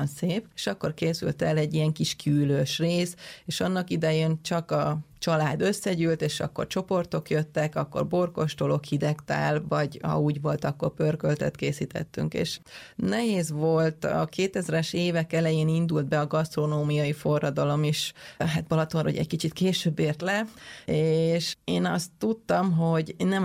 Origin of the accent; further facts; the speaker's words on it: Káptalantóti, Veszprém County, Hungary; Megmondom őszintén, én inkább Tótiban nevelkedtem, Káptalan Tótiba, és inkább itt a birtokra csatolnék át, mert hát én is a gyerekkoromat inkább ott töltöttem.